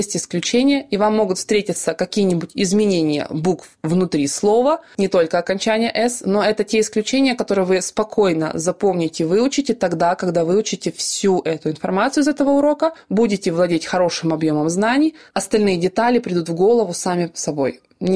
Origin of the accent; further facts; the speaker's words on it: Ukraine; мое английское произношение имеет оттенки немецкого произношения, возможно, где-то русского произношения, потому что я сама из Украины.